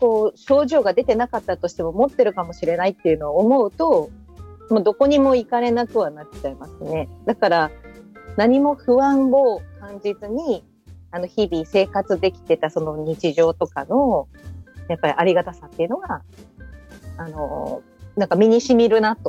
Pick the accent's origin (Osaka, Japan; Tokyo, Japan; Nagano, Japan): Nagano, Japan; 私として、長野出身のものとして嬉しいっていうのも、まあ、ありますね